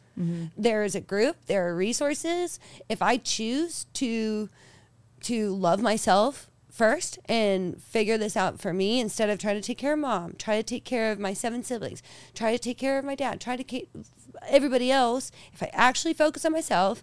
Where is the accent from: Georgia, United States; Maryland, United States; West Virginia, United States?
West Virginia, United States; Darksville; I'm originally from West Virginia.